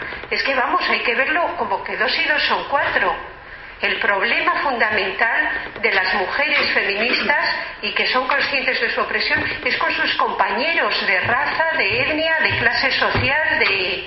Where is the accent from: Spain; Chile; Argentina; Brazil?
Spain; en mi país, en España